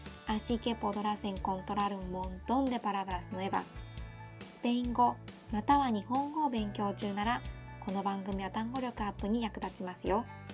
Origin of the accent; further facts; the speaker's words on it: Japan; Spanish is a second language; Soy japonesa e intérprete de español.